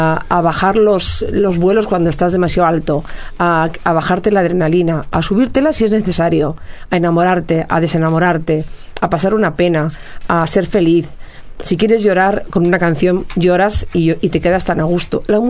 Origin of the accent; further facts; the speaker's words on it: Barcelona, Catalonia, Spain; born there; Yo nací en Barcelona, mi padre vino a trabajar aquí y mi padre era jardinero, trabajaba para el Ayuntamiento de Barcelona. Era uno de los que hizo los jardines del Arco del Triunfo, imagínate. Y yo nací aquí, pero toda mi familia es cordobesa